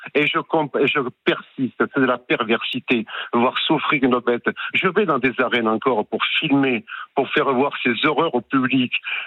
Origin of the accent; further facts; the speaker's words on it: Nîmes, Occitanie, France; je suis né à Nîmes, je suis à l'école à Nîmes, j'habite encore à Nîmes